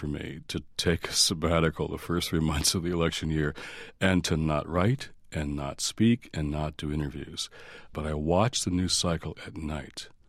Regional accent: Detroit, Michigan, United States; because I was really feeling Detroit, my hometown, racial polarization, division

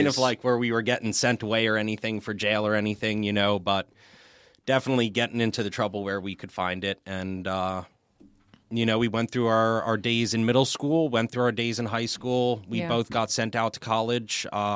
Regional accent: Long Island, New York, United States; My days in growing up in Long Island, you know, I'm just surrounded by the secret life of the rich

